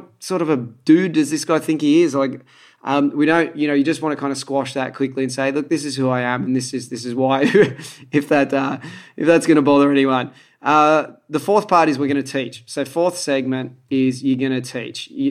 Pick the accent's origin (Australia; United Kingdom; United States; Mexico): Australia; accent: Aussie; it's not my accent, I might say I have an Aussie accent, you know, and so I'm going to say some words.